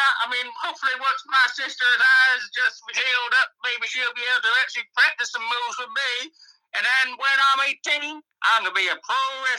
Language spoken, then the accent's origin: English; Greenville, Alabama, United States; I'm from Greenville, Alabama.